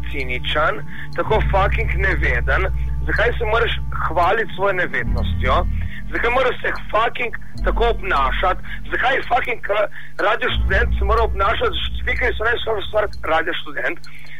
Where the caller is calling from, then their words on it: Nova Gorica, Goriška, Slovenia; iz Nove Gorice, ne?